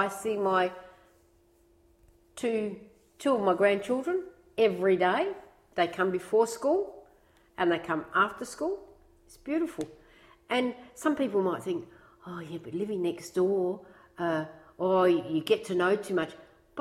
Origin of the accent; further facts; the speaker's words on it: Australia; I said, well, I'm Australian of Italian parentage, heritage or background. Oh, okay. Why aren't you Italian? I said, because I was born here.